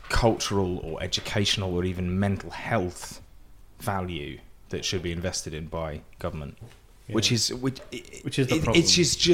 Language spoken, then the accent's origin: English; Tunbridge Wells, South East England, United Kingdom; now in Manchester, United Kingdom; I grew up in Tunbridge Wells in Kent before I moved to Manchester.